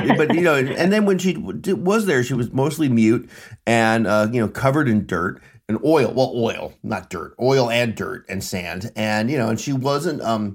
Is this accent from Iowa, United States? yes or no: no; Phoenix, Arizona, United States; Because I grew up in Phoenix, and we just went to the store to get water.